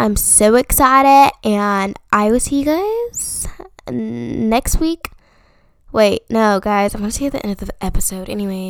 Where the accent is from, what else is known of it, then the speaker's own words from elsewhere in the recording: Alabama, United States; moved away; I live, like, 3 hours away from Alabama, and I'm actually from Alabama, so that's really cool.